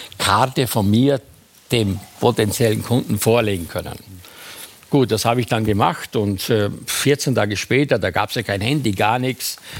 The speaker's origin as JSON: {"language": "German", "region": "Styria", "country": "Austria", "moved": "yes", "lives_now": "Berlin, Germany", "said": "Ich bin 1977 nach Berlin. Meine Mutter gab mir, ich komme aus der Steiermark, gab mir 80 D-Mark."}